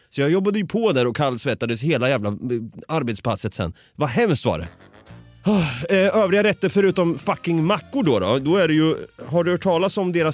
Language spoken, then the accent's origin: Swedish; Sweden; jag är svensk nu, de hör att jag pratar svenska.